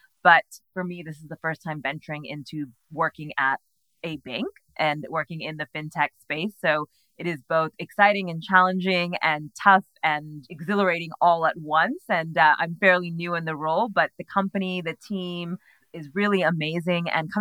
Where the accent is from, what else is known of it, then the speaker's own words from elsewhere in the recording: California, United States; That accent isn't going to change. I always say I'm Californian, but with a British passport now.